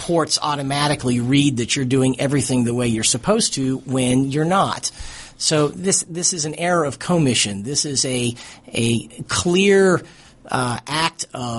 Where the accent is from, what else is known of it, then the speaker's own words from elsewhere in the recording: Pittsburgh, Pennsylvania, United States; The one that I remember the most is from the VA in my hometown of Pittsburgh.